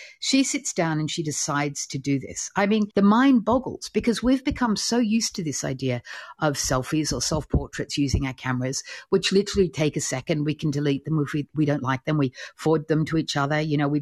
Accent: Australia; Of course, I'm Australian

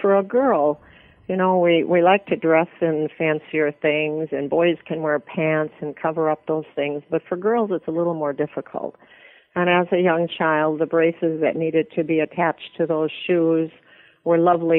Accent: Corning, New York, United States; when I grew up in the Corning area, there were many, many families that were young like my folks and probably had one or two children.

